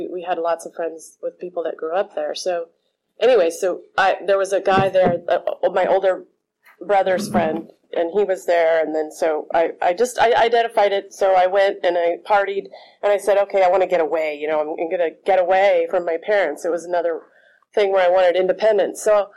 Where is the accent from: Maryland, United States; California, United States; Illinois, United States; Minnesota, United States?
California, United States; Oakland; I grew up in Berkeley, Oakland